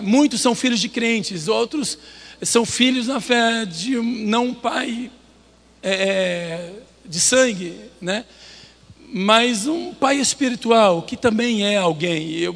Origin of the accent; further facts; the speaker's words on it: Bahia, Brazil; Eu já morava em Brasília nessa época e eu falei, olá maninha, eu sou baiano, eu falo maninha